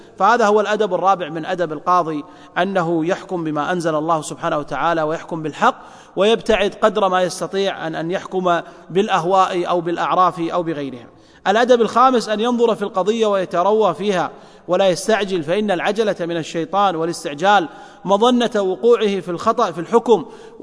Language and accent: Arabic; Kuwait; قام بها القلم الجزائي في المحكمة عندنا في الكويت